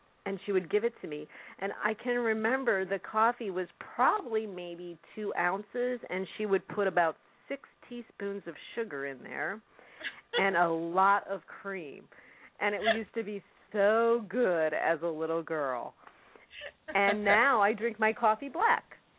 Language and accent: English; Illinois, United States; I grew up in Illinois, and when we were children, we didn't have anything